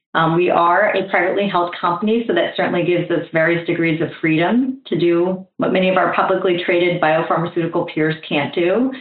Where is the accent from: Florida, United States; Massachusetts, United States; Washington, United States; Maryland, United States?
Florida, United States; I had returned to my hometown in Florida